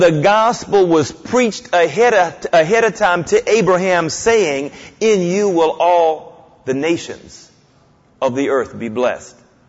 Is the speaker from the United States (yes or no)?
yes; Houston, Texas, United States; now in Moscow; I grew up in Third Ward in Houston, Texas, in the African American community. That's my home culture, in my home community.